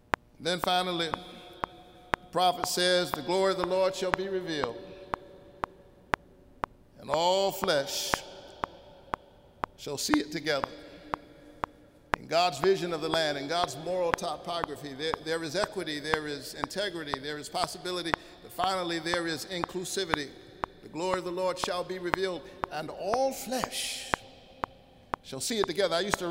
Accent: Georgia, United States; After all, I'm from Georgia

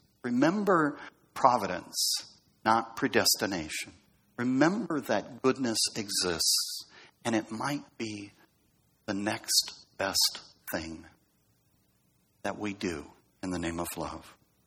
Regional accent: California, United States; I grew up in Southern California, so I don't really get it at a fundamental level.

